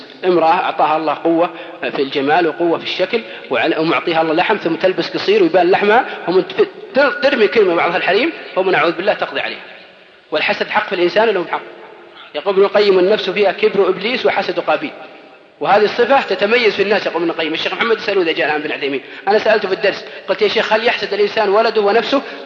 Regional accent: Al-Qassim, Saudi Arabia; ولا يقعد عندنا في القصيم في البر إلى الساعة 11-12

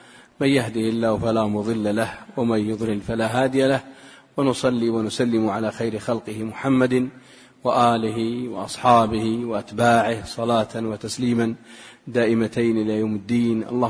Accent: Saudi Arabia; سواء عندنا في السعودية أو في قطر أو في الكويت أو في الإمارات

